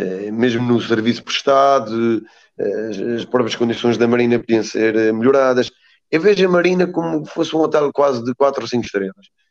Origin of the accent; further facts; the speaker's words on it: Azores, Portugal; born there; eu por acaso eu gosto de me sentir açoriano e não micalense. Eu nasci em São Miguel, mas sempre andei por todas as ilhas